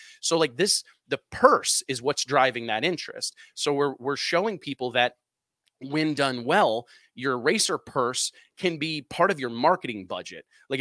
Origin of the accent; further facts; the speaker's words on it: Missouri, United States; there are people that I'm from Missouri, right, JT, the show me state.